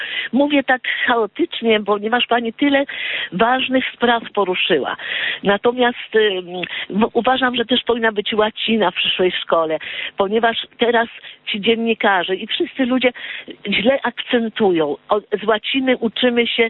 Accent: Warsaw, Masovian Voivodeship, Poland; jestem z Warszawy

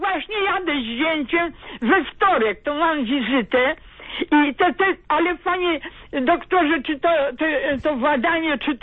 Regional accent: Radom, Masovian Voivodeship, Poland; Wiesz, ja jestem z Radomia.

